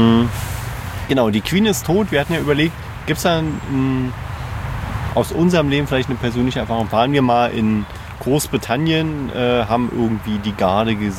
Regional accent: Berlin, Germany; als Berliner

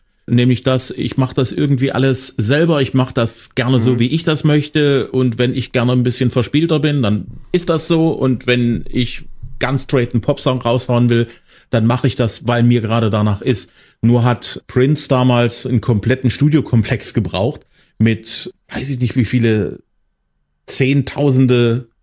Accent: Zwickau, Saxony, Germany; Du kommst in meine Heimatstadt zum Stadtfest am 19. August nach Zwickau.

